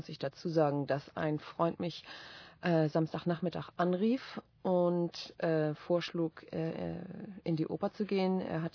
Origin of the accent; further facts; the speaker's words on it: Marburg, Hesse, Germany; now in Berlin, Germany; Ich komme aus Marburg und wohne erst seit 2 Jahren in Berlin.